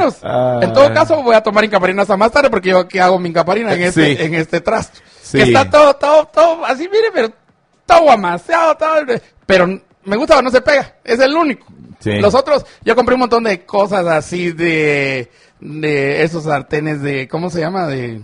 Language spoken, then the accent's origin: Spanish; Chimaltenango, Guatemala; Diputado de Chimaltenango, allá en mi pueblo